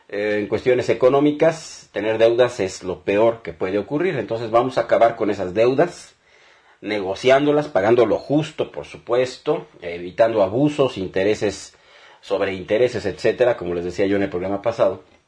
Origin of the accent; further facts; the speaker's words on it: Mexico; Yo creo que todos somos mexicanos iguales